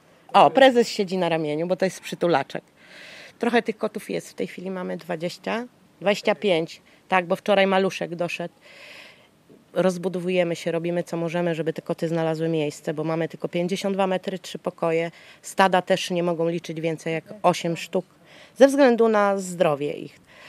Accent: Pomeranian Voivodeship, Poland; born there; Ja z urodzenia jestem kaszubką.

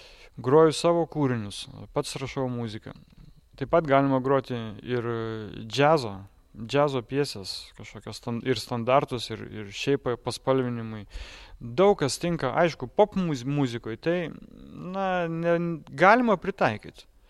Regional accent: Ukmergė, Vilnius County, Lithuania; norėjau iš tikrųjų pabėgti iš Ukmergės. Ir pabėgau iš Ukmergės su šio instrumentu

